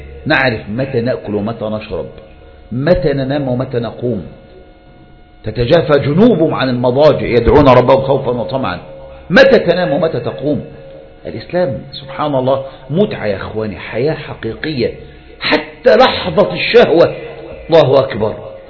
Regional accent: Egypt; مستوى معيشة الفرد عندنا في مصر لا تضارع هذا

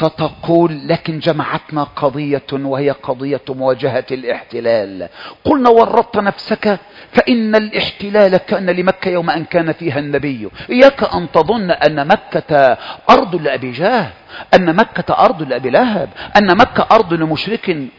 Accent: Egypt; فضلا ان تؤثمني انا من اهل مصر

